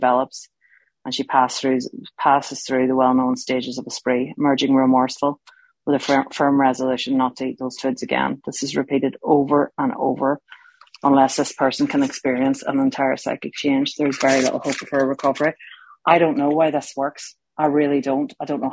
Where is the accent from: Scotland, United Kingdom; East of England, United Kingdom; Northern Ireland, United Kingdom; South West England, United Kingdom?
Northern Ireland, United Kingdom; And I grew up in Northern Ireland and dinner time is very important for us.